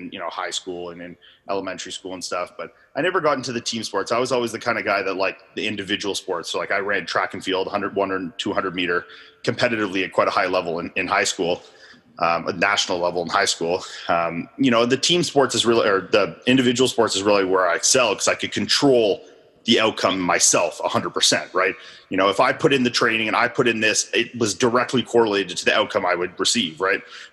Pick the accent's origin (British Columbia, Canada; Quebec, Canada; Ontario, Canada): Ontario, Canada; Ottawa; So I grew up here in Ottawa, Ontario, Canada. So I've lived here my whole life. I mean, you know, I grew up about 20 minutes from where I live now.